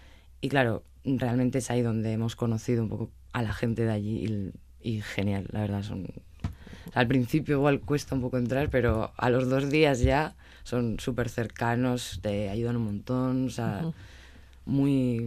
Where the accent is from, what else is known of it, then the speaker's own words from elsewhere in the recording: La Guardia, Spain; es que yo soy de La Guardia, entonces toda la gente de La Guardia me preguntaba como qué tal había ido